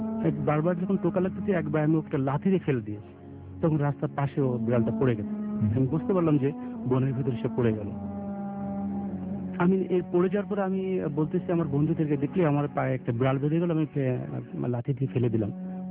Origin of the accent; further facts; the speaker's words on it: Jessore, Khulna Division, Bangladesh; now in Dhaka, Bangladesh; আমি যশোরে, আমার বাড়ি যশোরে শাসা থানা, আর গ্রামের নাম লক্ষণপুর।